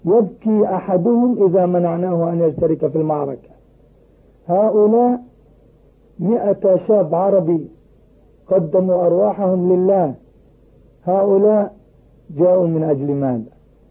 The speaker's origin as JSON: {"language": "Arabic", "country": "Palestine", "said": "أما فلسطين فأنا فلسطيني، أنا فلسطيني، وجرحها في أعماقي،"}